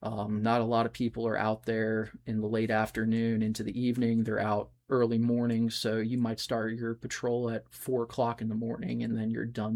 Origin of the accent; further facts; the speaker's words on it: Manassas, Virginia, United States; I grew up in Northern Virginia in the Manassas area.